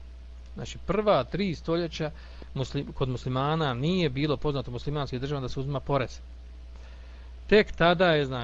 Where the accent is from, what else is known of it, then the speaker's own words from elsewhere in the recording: Bosnia & Herzegovina; porezi koji postoje danas na zapadu i koji postoji kod nas u Bosni